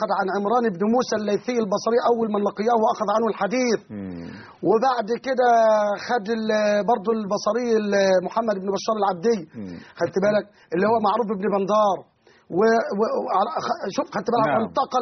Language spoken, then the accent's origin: Arabic; Egypt